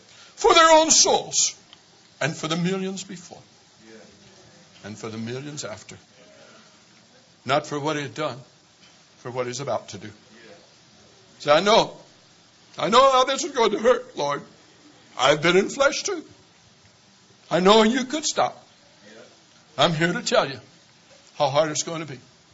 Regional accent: Iowa, United States; I grew up in Iowa, and I've seen a blinding snowstorm until the entire earth was covered with 3 feet of snow

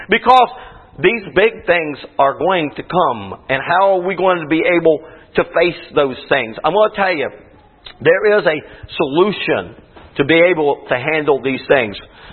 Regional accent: Webster Springs, West Virginia, United States; I had this dream, and in my dream, we was in my hometown of Webster Springs, and in Webster Springs they used to have a wood chopping day parade

